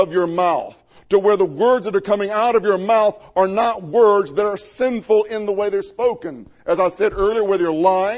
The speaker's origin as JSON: {"language": "English", "region": "Mississippi", "country": "United States", "tie": "born or raised there", "said": "I can remember growing up in Mississippi."}